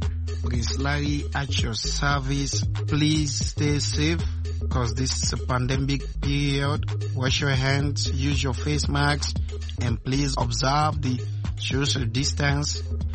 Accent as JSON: {"language": "English", "town": "Freetown", "region": "Western Area", "country": "Sierra Leone", "said": "I'm from Freetown, Sierra Leone, West Africa."}